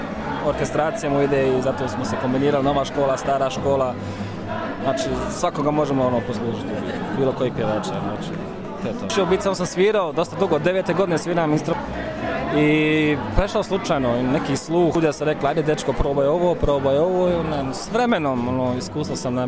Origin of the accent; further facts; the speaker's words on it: Posušje, Federation of Bosnia and Herzegovina, Bosnia & Herzegovina; now in Stuttgart, Germany; Porijeklom iz Hercegovine, živim i kraljujem u Stuttgartu. Porijeklom kan Donjeg Rakita, Posušje.